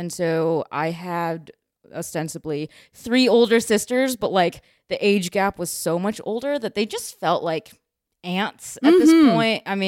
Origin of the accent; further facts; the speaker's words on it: Chicago, Illinois, United States; Yep, I'm from Chicago.